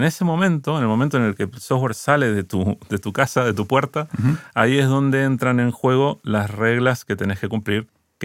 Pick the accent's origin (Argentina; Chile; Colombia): Argentina; also born or lived in Sweden; now in Spain; Argentino. Y luego de un largo camino terminé en el 2007 en Suecia y bueno, y ahora estoy aquí en España.